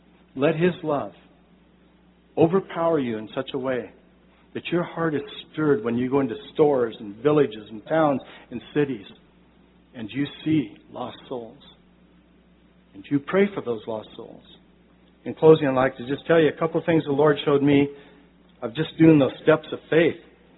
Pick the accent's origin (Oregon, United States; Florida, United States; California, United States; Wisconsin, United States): Oregon, United States; Portland; I grew up in Portland. I know it very well.